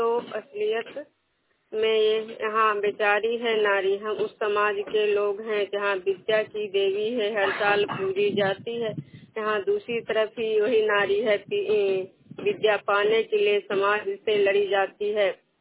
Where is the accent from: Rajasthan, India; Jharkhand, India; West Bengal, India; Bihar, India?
Bihar, India; Vishnupur; मैं विष्णुपुर ग्राम खजरा पंचायत नालंदा जिला नगर नौसा प्रखंड के निवासी हूँ।